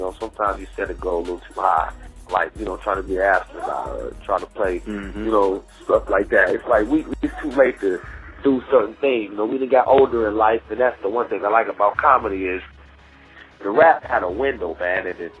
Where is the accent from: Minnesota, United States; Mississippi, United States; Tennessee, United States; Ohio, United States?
Ohio, United States; Akron; I'm from Akron. Hometown, born and raised.